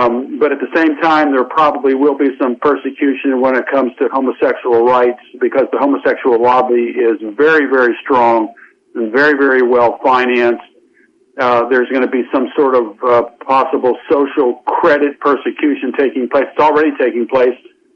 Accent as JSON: {"language": "English", "town": "Carlisle", "region": "Pennsylvania", "country": "United States", "tie": "born there", "said": "And by the way, I was born in Carlisle, Pennsylvania."}